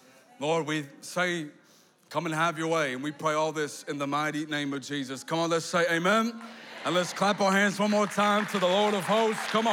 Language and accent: English; Perth, Western Australia, Australia; I do come from Perth. I was born in Australia, so I'm one of y'all. G'day, come on. But you're like, you don't sound like me. I am American and Australian, half Hispanic.